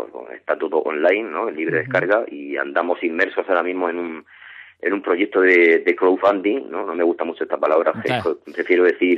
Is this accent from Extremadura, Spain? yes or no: no; Region of Murcia, Spain; nosotros venimos de Murcia, uh-huh, y bueno, aquí tenemos una querencia y una admiración por un producto de nuestra tierra como es el pimentón